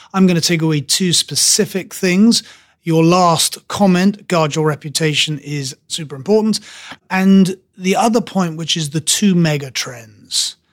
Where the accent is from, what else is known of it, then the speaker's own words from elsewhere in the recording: England, United Kingdom; We can pass over quickly on that subject, can't we, for an Englishman?